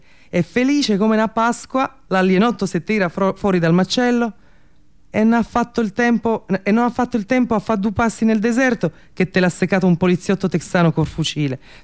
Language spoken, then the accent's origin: Italian; Croatia; Italian is a second language; Io sono croata